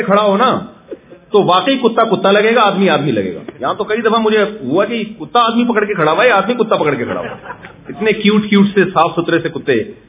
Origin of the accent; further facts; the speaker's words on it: Karachi, Sindh, Pakistan; moved away; ہم جب کراچی سے آئے نا تو کراچی میں جو ہماری گورنمنٹ ہے، لوگ برے نہیں ہیں